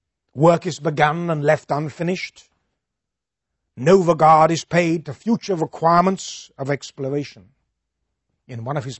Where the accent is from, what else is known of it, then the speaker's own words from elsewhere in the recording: England, United Kingdom; if I may say so as an Englishman or a former Englishman